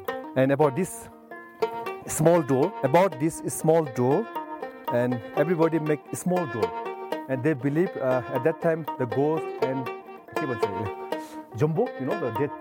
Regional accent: Kagbeni, Gandaki Province, Nepal; English is a second language; namaste. I'm from Kegbeni.

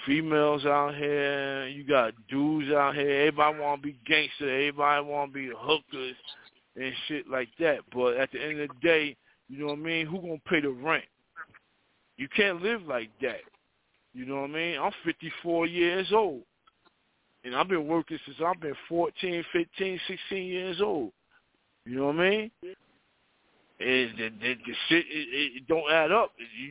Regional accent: New Jersey, United States; now in Atlanta, United States; I'm from New Jersey, but I live in Atlanta

